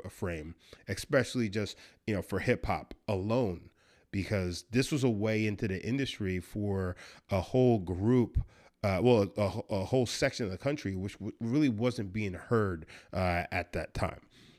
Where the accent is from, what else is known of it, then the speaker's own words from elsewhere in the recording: New York, United States; And, you know, growing up in New York, you know, obviously New York to the South, especially in the 90s, it's, you know, it was very different.